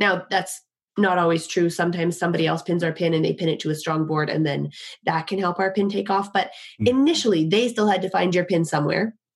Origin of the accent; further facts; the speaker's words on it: Canada; For the first thing, I'm Canadian. I'm up here in Canada.